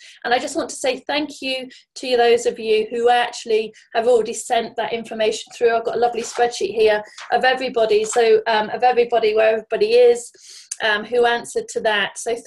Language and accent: English; Grantham, East Midlands, United Kingdom; people back in my hometown of Grantham in Lincolnshire to know about saboteurs